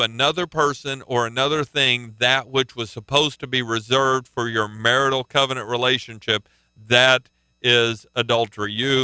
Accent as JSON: {"language": "English", "region": "Oklahoma", "country": "United States", "said": "I'm from Oklahoma, and last weekend there were a bunch of people gathered for the homecoming parade at Oklahoma State University"}